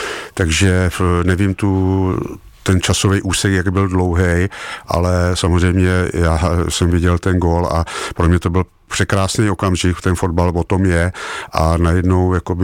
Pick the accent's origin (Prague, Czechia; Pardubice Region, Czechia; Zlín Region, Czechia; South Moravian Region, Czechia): South Moravian Region, Czechia; Brno; Tak já jsem přímo ze Štatlu. Takže říkáme mi pravý štatlář, jo, takže to Brno samozřejmě mám hodně hluboko v sobě.